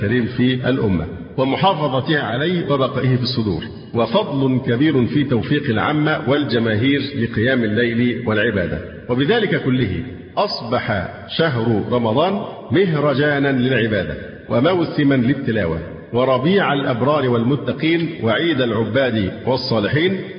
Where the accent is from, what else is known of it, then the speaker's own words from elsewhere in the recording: Egypt; العادات عندنا في مصر صعبة في الحقيقة في موضوع الإفطار